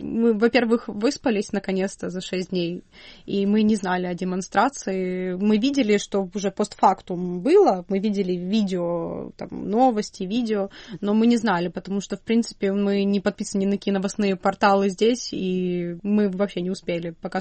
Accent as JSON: {"language": "Russian", "country": "Ukraine", "tie": "born there", "said": "и я горда тем, что я родилась в Украине."}